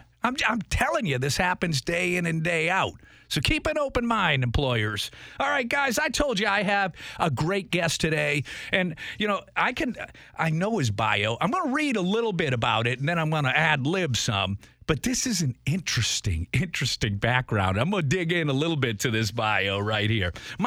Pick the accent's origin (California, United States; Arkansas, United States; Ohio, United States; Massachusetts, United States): Massachusetts, United States; Boston; I want to know what's going on in my hometown.